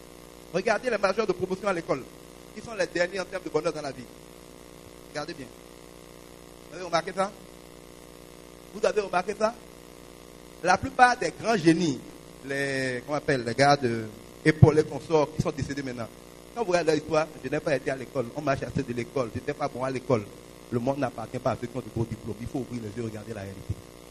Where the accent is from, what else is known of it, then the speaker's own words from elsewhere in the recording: Savalou, Collines, Benin; j'ai un champ, je suis de Savalou, j'ai des hectares à Savalou.